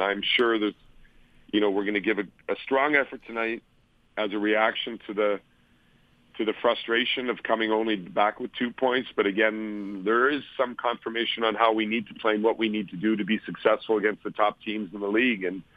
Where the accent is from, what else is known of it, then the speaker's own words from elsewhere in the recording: Canada; also born or lived in Europe; now in United States; my life has been predominantly in Europe over the last decades, and I grew up before that in Canada